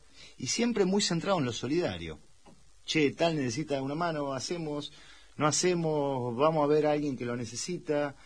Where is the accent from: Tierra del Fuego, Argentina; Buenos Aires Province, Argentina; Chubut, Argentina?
Buenos Aires Province, Argentina; hablaba de mi infancia en el Parque Saavedra, con Estudiantes del Parque Saavedra.